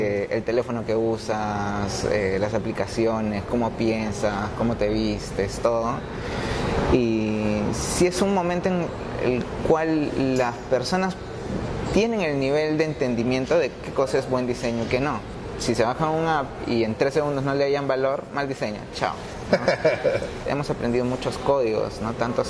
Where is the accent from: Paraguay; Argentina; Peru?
Peru; en cuanto a eso. Como peruanos, ¿no? Hay siempre esa desconfianza.